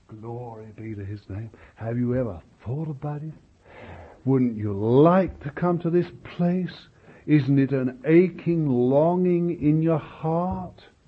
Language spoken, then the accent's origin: English; London, United Kingdom; I'm a Londoner.